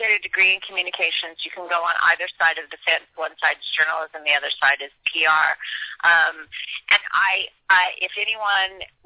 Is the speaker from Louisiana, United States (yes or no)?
no; Kansas, United States; I grew up in Kansas.